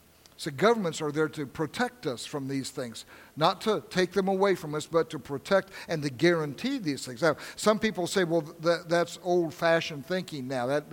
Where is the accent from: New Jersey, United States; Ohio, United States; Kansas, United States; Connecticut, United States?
Kansas, United States; born there; and I was born in Kansas, and I was in that area where Quantrell worked